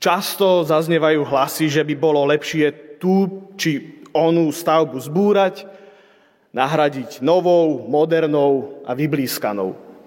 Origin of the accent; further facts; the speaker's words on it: Prešov, Prešov Region, Slovakia; moved away as an adult; Nedávno som sa presťahoval z východu a hoci stále pokladám krásne malebné mesto Prešov za dôležité miesto vo svojom živote, musím priznať, že keď sa tam niekedy vrátim, tak ma prepadne smútok.